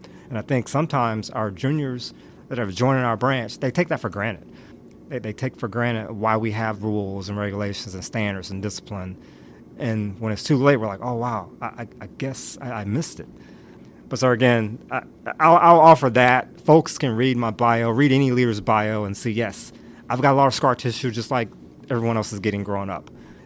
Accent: South Carolina, United States; Growing up in South Carolina in the 90s, graduating high school, it was different, a lot different than it is now.

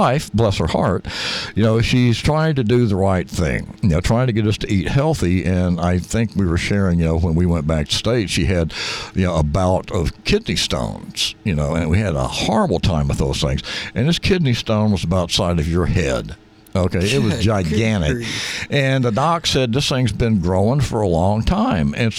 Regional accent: the South, United States; But, you know, again, we were raised in the South. Everything was bacon grease.

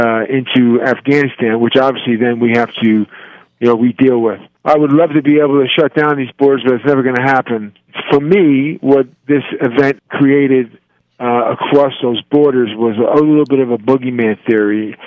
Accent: New York City, New York, United States; it's probably Gino's Italian food back in Brooklyn.

